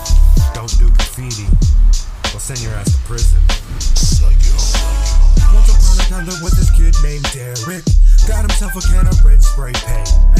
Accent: Nampa, Idaho, United States; Hood influenced, I'm from Nampa.

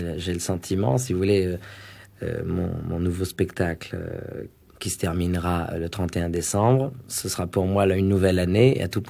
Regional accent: Paris, Île-de-France, France; born there; Je suis né à Paris, mais j'ai vécu toutes

